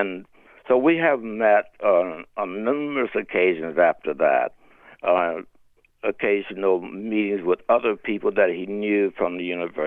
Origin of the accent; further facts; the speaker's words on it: Mississippi, United States; I would talk to his class about my experience of growing up in Mississippi.